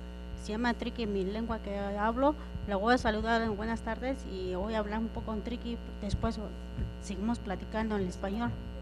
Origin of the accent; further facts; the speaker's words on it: San Juan Copala, Oaxaca, Mexico; vengo de San Juan Copala, el estado de Oaxaca, y nosotras mujeres fuimos desplazadas de San Juan Copala